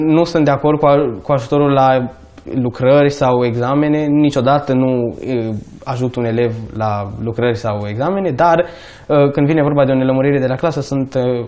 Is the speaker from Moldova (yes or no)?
no; Turda, Cluj County, Romania; sunt mândru că sunt din Turda, din județul Cluj.